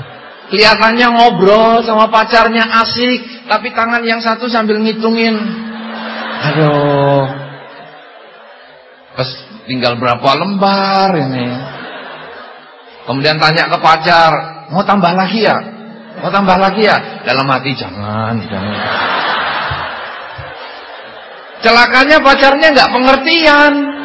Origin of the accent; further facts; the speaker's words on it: Indonesia; accent: Javanese; Di dalam bahasa tempat saya tinggal ini, orang memang mengatakan saya bahasa Jawanya medok sekali.